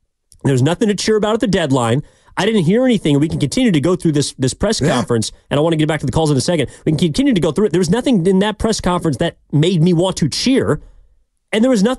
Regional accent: California, United States; I'm from the East Bay. I enjoy watching baseball.

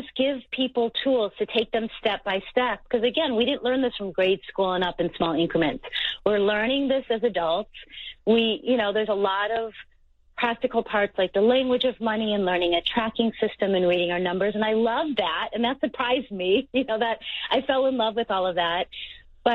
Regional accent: Chicago, Illinois, United States; now in Boulder, United States; I hike every day in Boulder, Colorado, on my mountain, and I grew up in Chicago, so I didn't have mountains, but now I do.

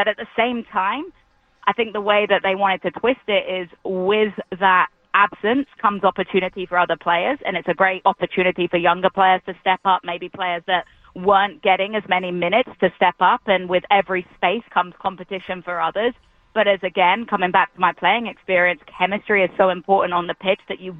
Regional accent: United Kingdom; but I think I can say that as a British person, I get a pass.

